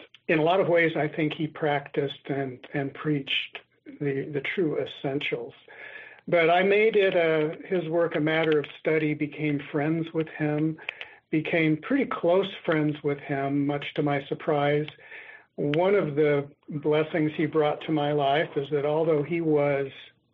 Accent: Utah, United States; As soon as he found out I was from Utah, he asked me if I was a member of the church

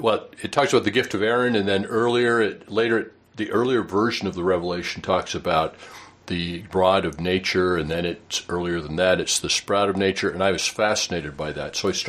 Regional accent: Draper, Utah, United States; Yeah, I'm from Draper.

